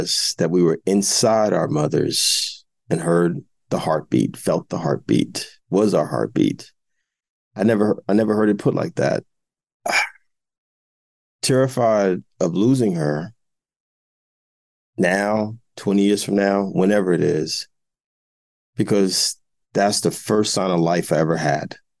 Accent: Jersey City, New Jersey, United States; I got a whole system, a Yael Van Zandt, in place for my mother in my hometown of Jersey City.

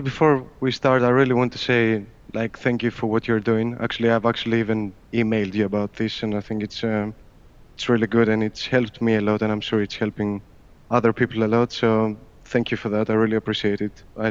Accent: Greece; now in Cambridge, United Kingdom; I'm from Greece. But I live in England. I live in Cambridge, actually. So I'm just an electrical engineer in Cambridge here.

